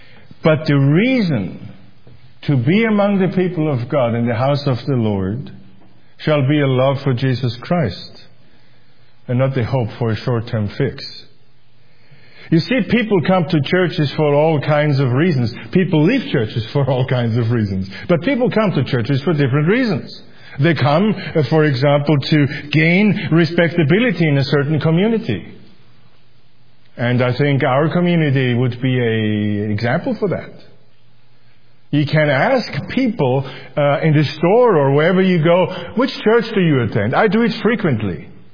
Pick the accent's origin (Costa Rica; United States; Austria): Austria; See, I'm from Austria. It was originally a very Catholic country.